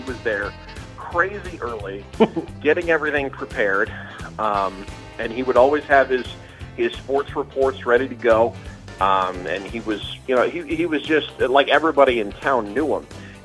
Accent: Michigan, United States; moved away as an adult; I grew up in Michigan originally, and so there were just no jobs where I was, and so I kind of continued fanning out

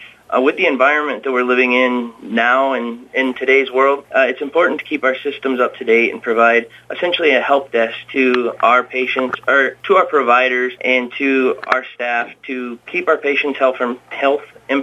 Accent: Pocahontas, Iowa, United States; I'm originally from Pocahontas, and when I saw the chance to move back here close to home, it was something that I couldn't pass up, and I've been around Humboldt and in Humboldt all my life.

